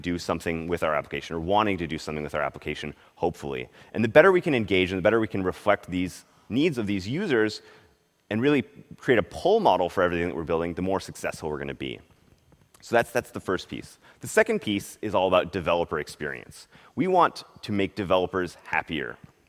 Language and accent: English; California, United States; See, I'm from Silicon Valley, and this is a little bit early for us